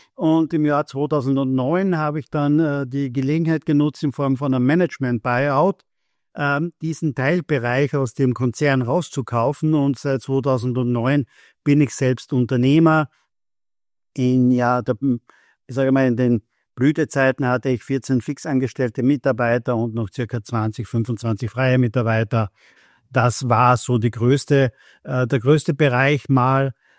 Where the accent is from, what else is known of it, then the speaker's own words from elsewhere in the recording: Graz, Styria, Austria; ich komme aus Österreich, genauer gesagt aus Graz, die zweitgrößte Stadt in Österreich.